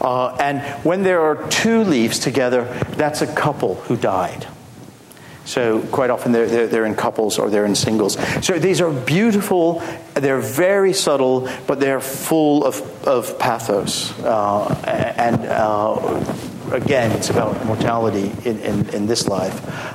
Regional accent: El Paso, Texas, United States; And of course, as Terry mentioned, I'm from El Paso, where, you know, there's like 5,000 of such deaths last year.

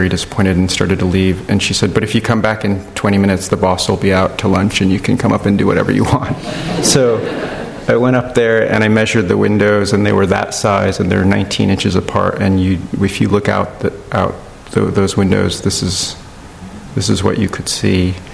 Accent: La Jolla, California, United States; I grew up in La Jolla also. I was born in La Jolla and then spent my teenage years there. The house, the apartment that we lived in, my parents and I, when I was born, was right on the beach.

